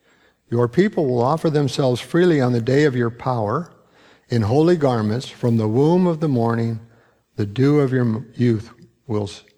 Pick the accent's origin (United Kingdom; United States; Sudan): United Kingdom; England; The crusaders tried it. I'm English, so those are my people.